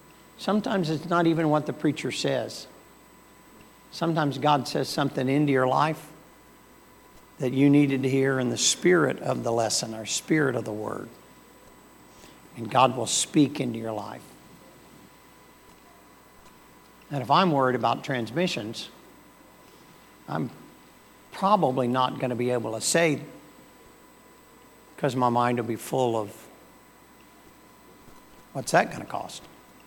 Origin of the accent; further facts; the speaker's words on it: the South, United States; I'm from the South.